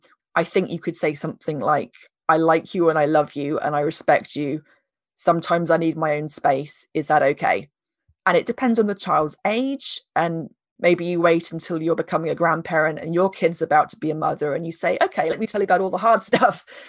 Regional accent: United Kingdom; Did I mention that we're British?

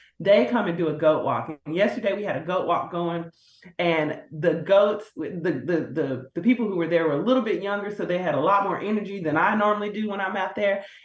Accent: Dallas, Texas, United States; And if you don't know, I'm a Dallas girl. I was born and raised in Dallas.

